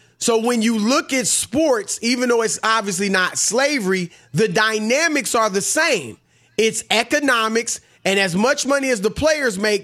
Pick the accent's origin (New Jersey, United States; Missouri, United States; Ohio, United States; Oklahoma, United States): Ohio, United States; Cleveland; I went to Cleveland. I'm from Cleveland. I went back, talked to people.